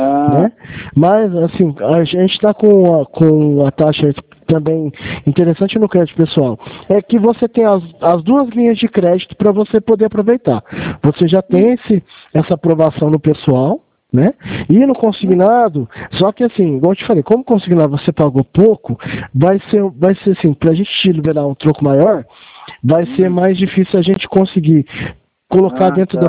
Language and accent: Portuguese; Franca, São Paulo, Brazil; Eu sou de Franca